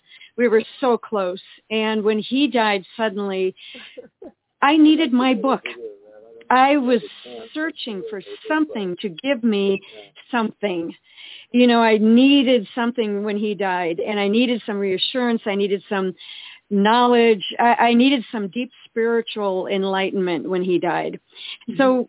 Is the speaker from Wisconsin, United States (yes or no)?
yes; Eau Claire, Wisconsin, United States; We grew up in Eau Claire, Wisconsin